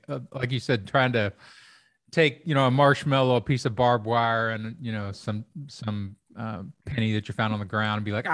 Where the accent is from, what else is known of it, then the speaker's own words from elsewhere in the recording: Kentucky, United States; And that's the only character I can play. I grew up in Kentucky. I can play rednecks.